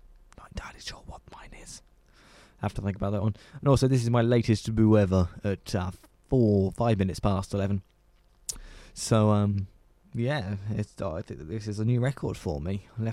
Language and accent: English; South East England, United Kingdom; accent: plain English; Being in Berkshire, I generally have a very plain English accent. It's if you think of standard British, this is the accent that you would think of, and it's something that I've grown up with.